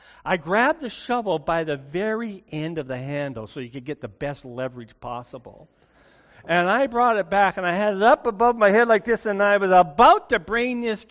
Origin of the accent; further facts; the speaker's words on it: Edmonton, Alberta, Canada; So let's start. I was raised in Edmonton.